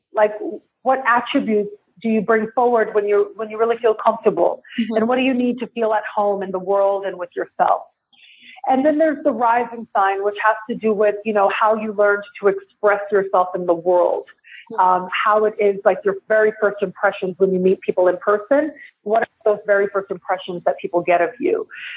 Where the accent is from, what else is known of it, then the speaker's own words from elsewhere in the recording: Toronto, Ontario, Canada; moved away as an adult; now in Mexico; And I am born and raised in Toronto. I have a South Asian background, but I've been living in Mexico for the last 6 years.